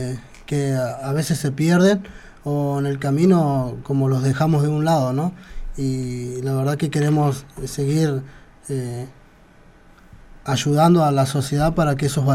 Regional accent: Villa Regina, Río Negro, Argentina; soy de Río Negro, de Villa Regina.

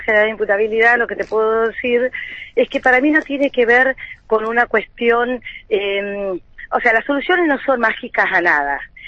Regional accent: Argentina

